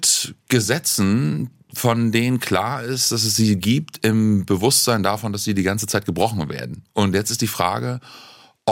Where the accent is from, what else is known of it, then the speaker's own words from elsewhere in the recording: East Germany, Germany; Ich komme jetzt aus dem Osten und da haben wir eine total durchsäkularisierte Gesellschaft.